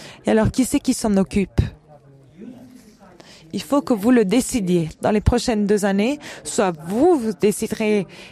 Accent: Beirut, Beirut Governorate, Lebanon; moi, j'ai grandi à Beyrouth pendant un bon moment

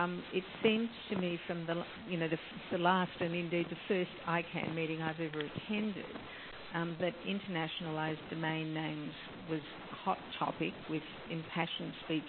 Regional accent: Australia; being an Australian, I don't mind if someone says, you've got that absolutely wrong. We call it Aussie blunt

